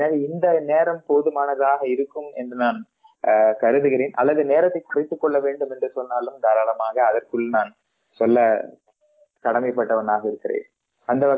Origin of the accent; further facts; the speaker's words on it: Virudhachalam, Tamil Nadu, India; அடியன் என்னுடைய ஊர் விருத்தாச்சலம். நான் வடலூருக்கு பக்கத்திலே என்னுடைய சொந்த ஊர் விருத்தாச்சலம்.